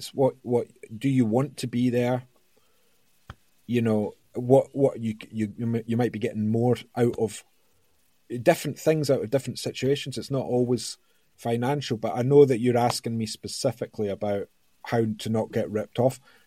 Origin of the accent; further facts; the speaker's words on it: Scotland, United Kingdom; I've known Paolo since 2015, and we're both Scottish.